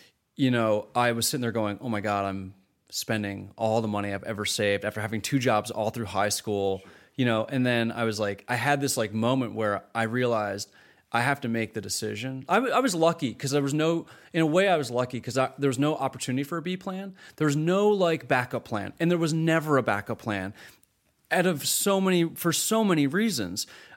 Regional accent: Canada; And then basically as a Canadian independent filmmaker, I had zero expectations about being a Hollywood filmmaker.

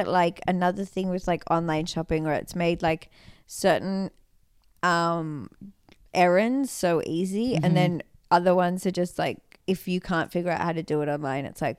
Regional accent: Sydney, New South Wales, Australia; now in Los Angeles, United States; we live in Los Angeles and mm-hmm. I'm from Sydney, Australia, two places with incredibly like temperate climates

